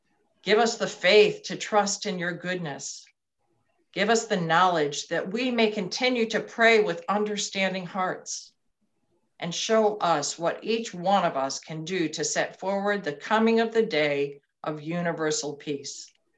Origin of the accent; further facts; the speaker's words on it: United States; Now, as an American, I don't think of the Holy Land as being the center of the universe.